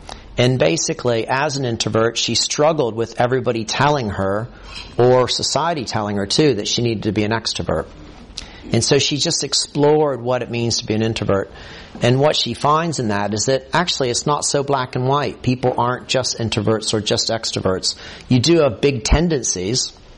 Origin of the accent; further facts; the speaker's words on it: Ohio, United States; But I think what I am is I'm an Ohioan. And I'm an American.